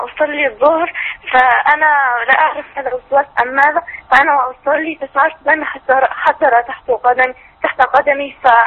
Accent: Egypt; انا من هنا من مصر

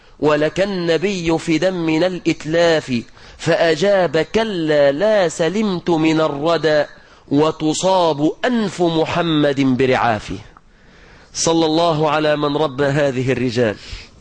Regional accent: Egypt

